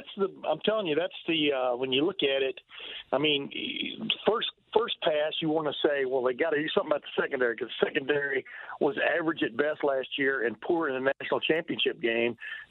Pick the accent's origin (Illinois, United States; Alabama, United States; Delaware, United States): Alabama, United States; moved away as an adult; By the way, I grew up in Alabama and then moved to Texas. I moved up here when I was 22.